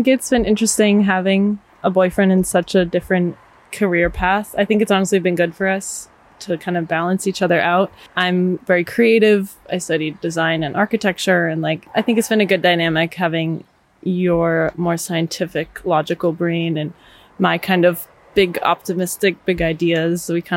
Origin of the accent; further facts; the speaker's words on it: Massachusetts, United States; For context, we are in Massachusetts in my hometown.